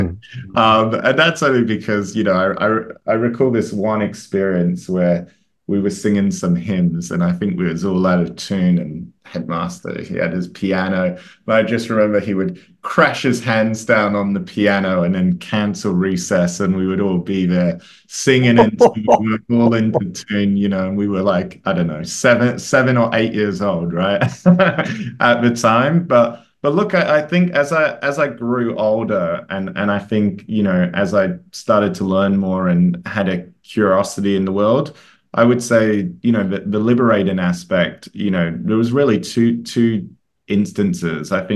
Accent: Western Australia, Australia; born there; also born or lived in United Kingdom; So although I was born in Western Australia, like you, Jared, my mom is British, as you know. And so for a number of years, for a number of family reasons, in the 90s, we actually returned to the UK

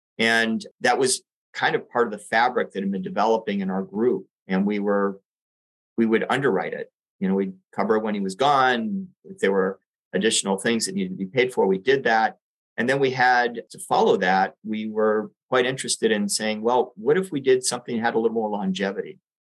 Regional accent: Puerto Rico; moved away; I grew up in Puerto Rico.

